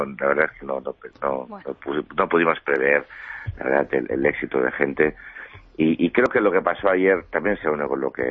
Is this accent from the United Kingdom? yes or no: no; Spain; yo voy a asistir como ciudadano español. Un ciudadano español